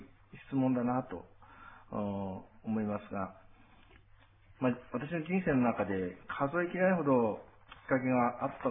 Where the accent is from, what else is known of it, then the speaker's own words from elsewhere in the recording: Sapporo, Hokkaido, Japan; 生まれも育ちも札幌です。